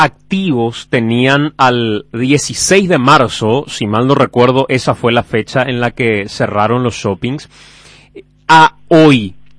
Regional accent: Paraguay; Eso jamás va a ocurrir en Paraguay. Claramente en nuestro país

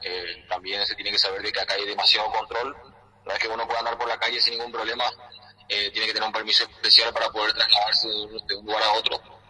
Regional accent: Paraguay; como todo paraguayo, como cualquier paraguayo sacando que seamos futbolistas, es que podamos ingresar al país

